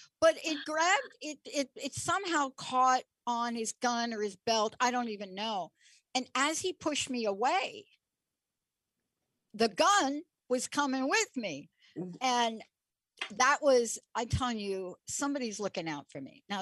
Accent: New York, United States; I was in New York with him. I'm from New York.

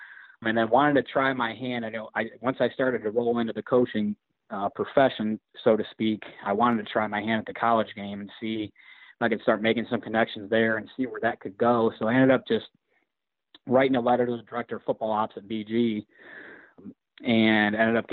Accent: Toledo, Ohio, United States; also born or lived in Louisiana / Illinois; I was born in Toledo. We moved, lived in Louisiana for a little while, lived in Illinois, and then we ended up finding a home back here in Toledo.

